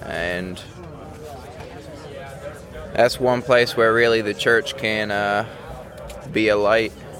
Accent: Raleigh, North Carolina, United States; from Raleigh, North Carolina.

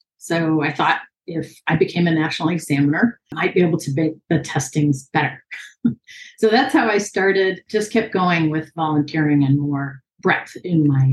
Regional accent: California, United States; I started Western because I am from California, and that's the predominant riding style.

